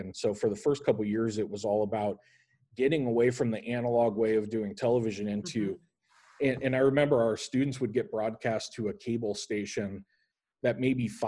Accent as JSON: {"language": "English", "town": "Lincoln", "region": "Nebraska", "country": "United States", "tie": "born or raised there", "said": "So when I left and I went to Kansas City, I grew up in Lincoln, Nebraska."}